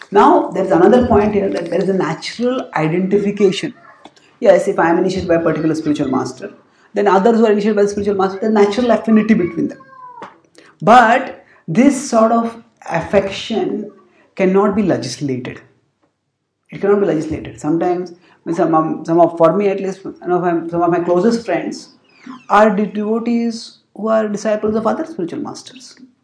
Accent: India; born there; Why is India great? Because I was born in India.

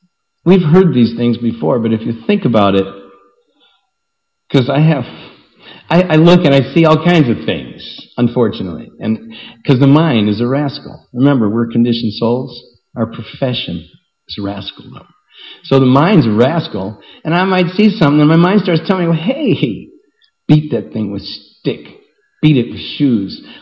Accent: Ireland; because I'm Irish and I got all kinds of whacked out false ego, stupid stuff

